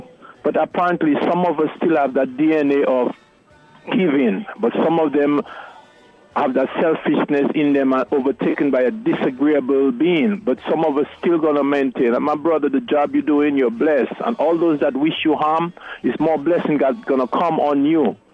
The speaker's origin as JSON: {"language": "English", "country": "Dominica", "tie": "born or raised there", "said": "For instance, as a little boy growing up in Dominica, somebody passed away."}